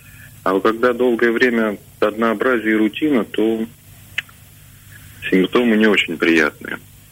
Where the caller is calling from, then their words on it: Voronezh, Voronezh Oblast, Russia; я звоню из Воронежа